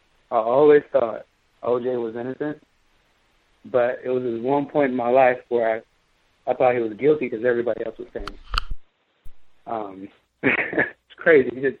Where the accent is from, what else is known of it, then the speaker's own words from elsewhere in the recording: Richmond, California, United States; also born or lived in San Francisco; I was born in San Francisco, went to Petrel Hills, the same middle school he went to. And then I moved to Richmond, graduated from Richmond High.